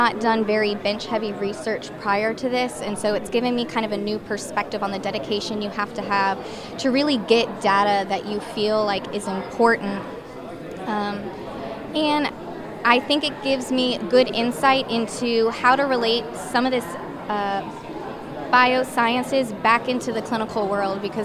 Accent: Louisiana, United States; So originally I'm from Louisiana, and I was really interested in DO programs

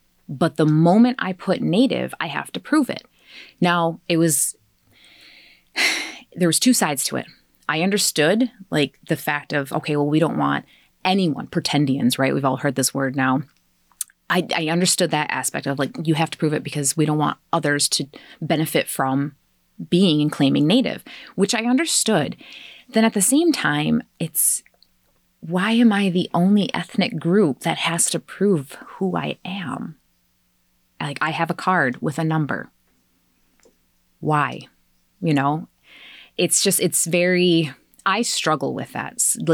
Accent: Lewiston, United States; born there; I have an American birth certificate. I was born in Lewiston.

